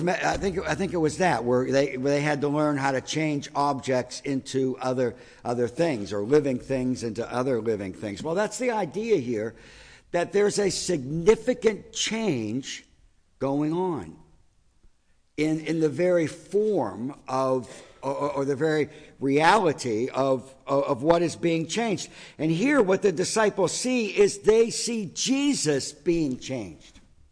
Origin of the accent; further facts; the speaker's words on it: Pennsylvania, United States; Mountains have always been a part of my life growing up around Pittsburgh, the Allegheny Mountains, the mountains of West Virginia.